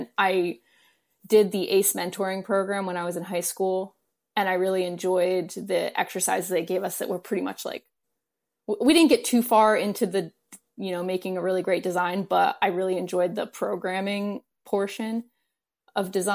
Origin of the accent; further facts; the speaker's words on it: New Jersey, United States; I grew up in South Jersey, so it's like an hour away.